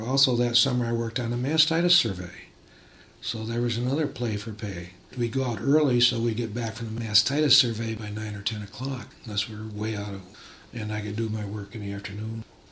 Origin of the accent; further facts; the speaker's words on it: South Korea; I had a veteran scholarship from New York State because I'm from Korea.